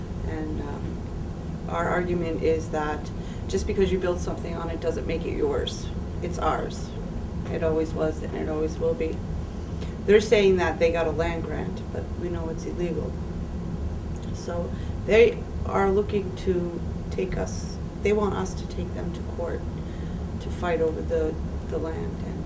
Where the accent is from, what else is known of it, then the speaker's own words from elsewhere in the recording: New Brunswick, Canada; I'm from the Tobit First Nation, located in the northwest part of New Brunswick.